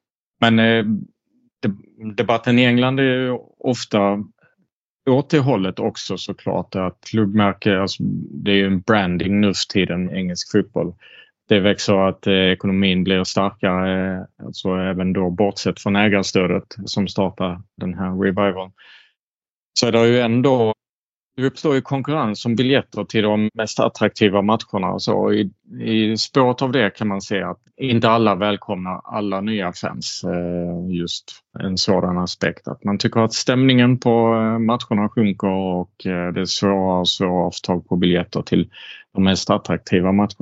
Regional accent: Sweden; Så Jag kan ju bara svara då som svensk eller som utlänning i Manchester-supportrarnas ögon.

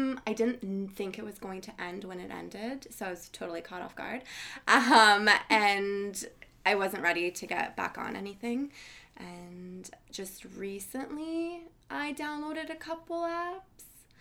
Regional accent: Oakville, Ontario, Canada; now in Toronto, Canada; So I grew up in Oakville.

